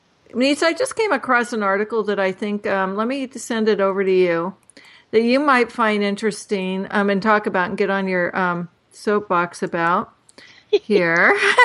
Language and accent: English; California, United States; because I grew up in California, our oranges didn't look anything like the oranges that are in our produce section.